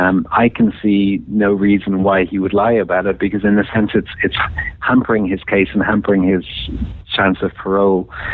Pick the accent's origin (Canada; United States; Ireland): Ireland; Even though I'm from Ireland, I didn't